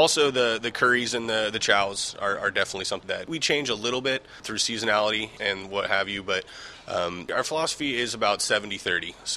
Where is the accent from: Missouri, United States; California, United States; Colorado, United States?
California, United States; Los Osos; I grew up in Los Osos. Pretty much been here.